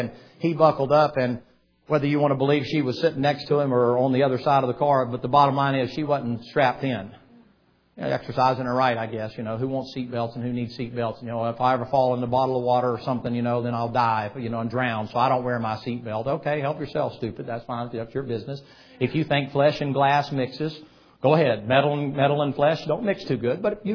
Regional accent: Tennessee, United States; You know, I came from Tennessee, so God help you, it's a tobacco country.

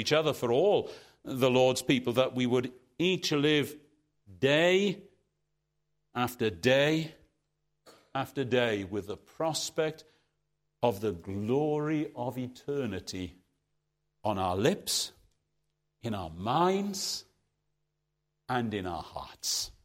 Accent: Aberdare, Wales, United Kingdom; Caradog was from Aberdare, my hometown. I can take you to see his grave.

